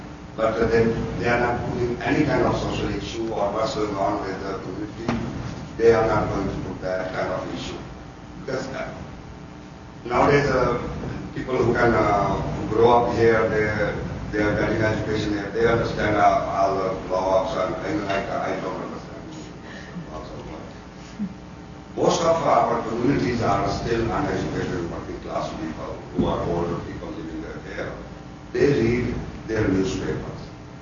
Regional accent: Pakistan; I'm from Pakistan, I read Urdu, but I cannot read Bengali or Hindi.

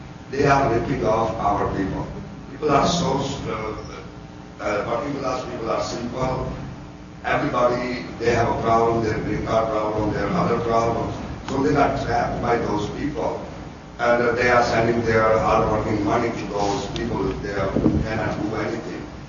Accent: Pakistan; I'm from Pakistan, I read Urdu, but I cannot read Bengali or Hindi.

